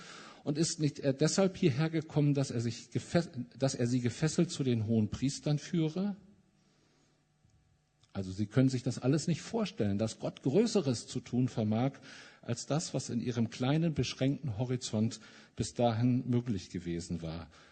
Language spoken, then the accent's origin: German; Mülheim an der Ruhr, North Rhine-Westphalia, Germany; Ich komme ja aus Mülheim an der Ruhr